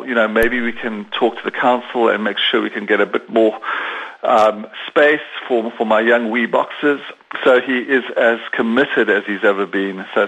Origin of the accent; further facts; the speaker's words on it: South Africa; I was born in South Africa and lived under apartheid. And, you know, I'm 58 years old now, an old man.